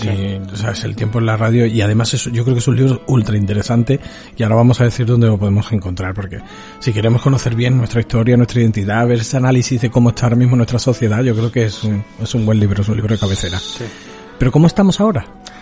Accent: Andalusia, Spain; lo que somos los andaluces

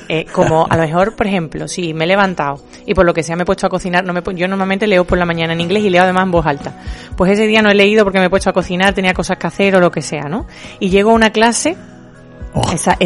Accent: Andalusia, Spain; pues, obviamente somos más andaluces. Y claro, cuando te estás forzando, de vez en cuando te sale lo natural.

